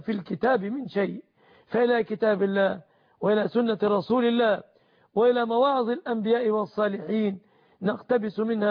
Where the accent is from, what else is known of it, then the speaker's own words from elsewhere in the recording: Egypt; بلادنا مصر